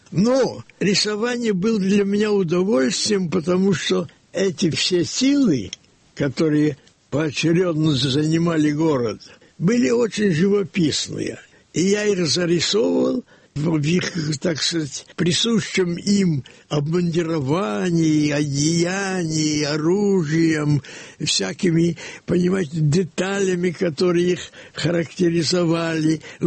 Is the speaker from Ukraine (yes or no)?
yes; Kyiv, Ukraine; born or raised there